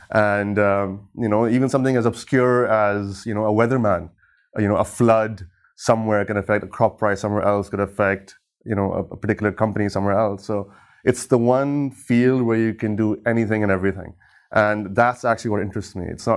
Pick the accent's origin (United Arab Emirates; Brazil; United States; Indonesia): United Arab Emirates; Dubai; now in Canada; I'm from Pakistan. I was born and raised in Dubai, and I've spent half of my adult life in Canada.